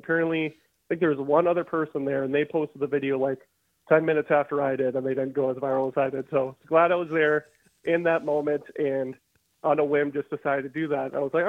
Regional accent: Duluth, Minnesota, United States; now in Minneapolis, United States; Yeah, so I grew up in Duluth, Minnesota, so a couple hours north of Minneapolis. And then I came on down to Minneapolis when I was 18 and for college, and I never left.

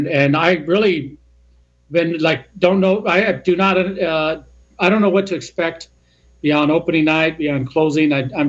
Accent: Phoenix, Arizona, United States; Gila River is south of Phoenix area. I was born and raised in Phoenix. and a member of my tribe.

